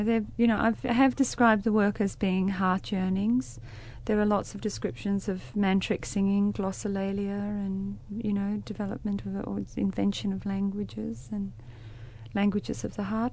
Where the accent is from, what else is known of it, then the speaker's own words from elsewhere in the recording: Melbourne, Victoria, Australia; I grew up in East Paran in Melbourne, where there was a lot of Greek, Arabic, Iranian communities in that area